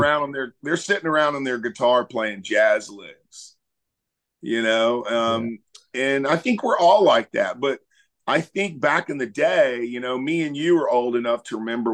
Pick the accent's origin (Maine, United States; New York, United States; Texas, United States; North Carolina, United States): Texas, United States; Beaumont; And, you know, growing up in Beaumont, we had to play just to make a living.